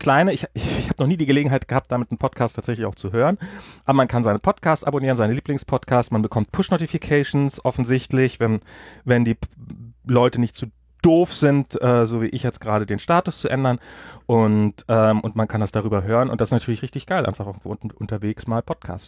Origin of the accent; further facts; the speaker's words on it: United States; hier für mich als Amerikaner.